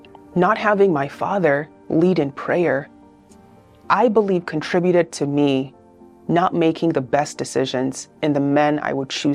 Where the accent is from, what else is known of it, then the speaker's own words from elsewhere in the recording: Nigeria; I am Nigerian by origin. I am a cradle Catholic, last of five.